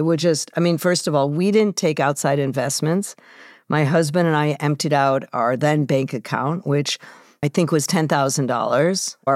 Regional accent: Chicago, Illinois, United States; I'd never heard of her or the show, but I'm from Chicago. So I flew in to see my family and be on the show.

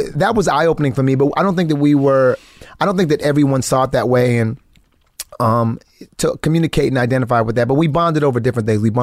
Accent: Trinidad & Tobago; I got to see all different kinds of culture, especially being West Indian.

